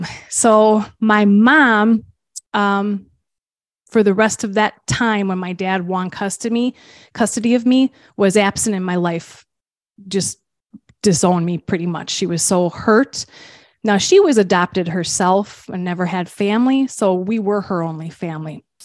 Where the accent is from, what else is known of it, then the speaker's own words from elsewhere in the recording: Milwaukee, Wisconsin, United States; When I was born and raised in Milwaukee, and my parents decided to move out to a rural town about 35 minutes south of Milwaukee.